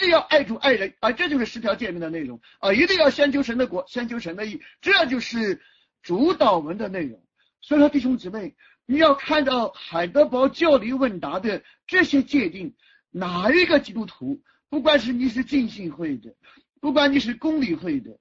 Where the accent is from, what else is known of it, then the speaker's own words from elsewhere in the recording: China; 我们中国人讲心有灵犀啊，一点空。